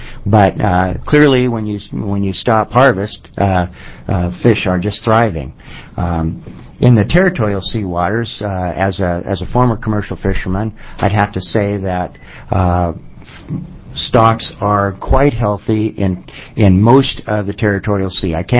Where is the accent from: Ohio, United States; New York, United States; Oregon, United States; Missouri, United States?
Oregon, United States; Astoria; I'm from Astoria in Clatsop County.